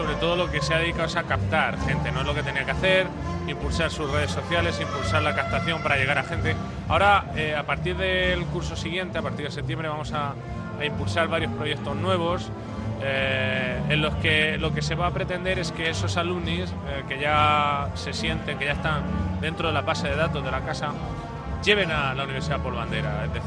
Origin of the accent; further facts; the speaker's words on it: Murcia, Region of Murcia, Spain; Yo soy de la, yo soy de Murcia, yo soy de allí.